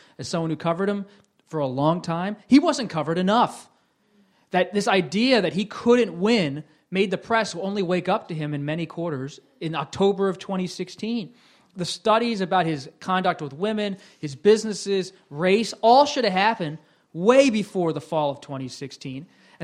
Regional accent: Pennsylvania, United States; And what I grew up with in Bucks County, Pennsylvania, soccer fields, Clinton politics, Bush politics

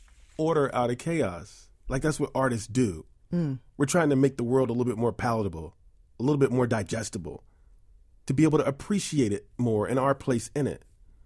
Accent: New York City, New York, United States; I grew up in New York City. I have two amazing sisters and a brother.

